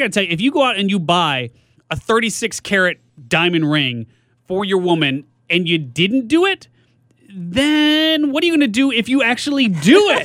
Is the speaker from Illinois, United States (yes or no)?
yes; Chicago, Illinois, United States; I am from Chicago.